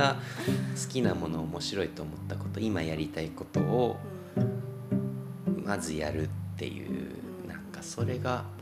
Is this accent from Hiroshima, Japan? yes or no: no; Tokyo, Japan; born there; 僕は東京生まれてまあ、ある種もうちょっと田舎っていうか小川に来たわけなんですけど